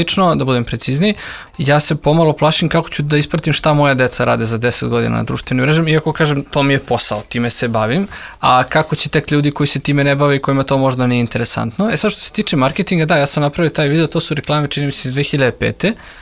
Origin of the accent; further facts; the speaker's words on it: Kragujevac, Šumadija and Western Serbia, Serbia; Ja sam iz Kragujevca, ako sedim kod kuće u Kragujevcu 360 dana u godini